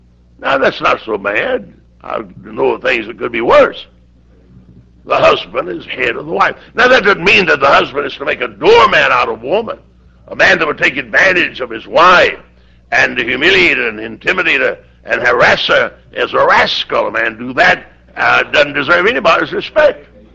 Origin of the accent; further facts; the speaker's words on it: the South, United States; You see, I'm a Southerner, just like you Georgia people.